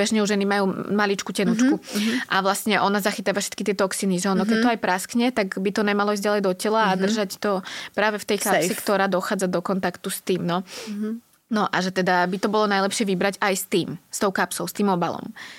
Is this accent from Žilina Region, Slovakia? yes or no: no; Malacky, Bratislava Region, Slovakia; som z Malaciek, je to ďaleko.